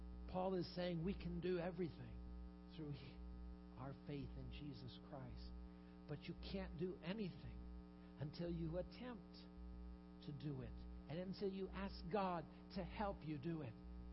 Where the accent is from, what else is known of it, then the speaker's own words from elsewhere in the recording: Tuburan, Central Visayas, Philippines; I grew up in the Philippines in a different part of the country than where I live now. And we were living at that time in the late 50s and early 60s in a town called Tuburan on the island of Cebu. It was a small fishing community.